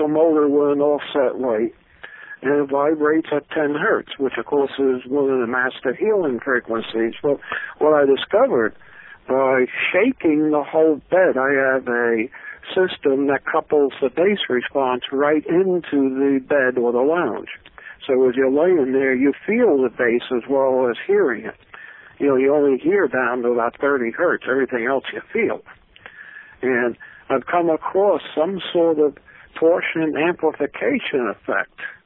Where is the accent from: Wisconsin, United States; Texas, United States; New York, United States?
New York, United States; East Islip; now in Greene County, United States; And I grew up in East Islip, Long Island, New York, in Suffering County.